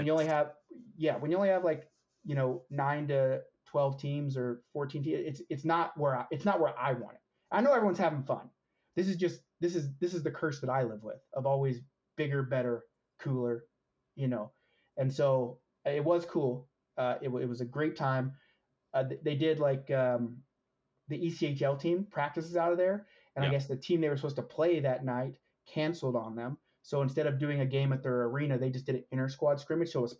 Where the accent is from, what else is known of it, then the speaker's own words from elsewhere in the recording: Oklahoma, United States; But so I am from Oklahoma